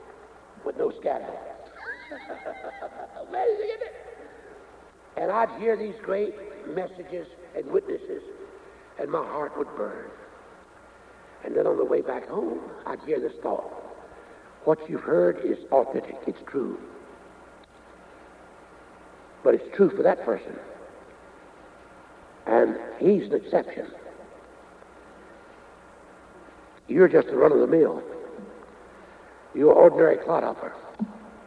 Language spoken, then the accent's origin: English; North Carolina, United States; See, as I grew up in North Carolina, we didn't talk about baptism with the Holy Spirit.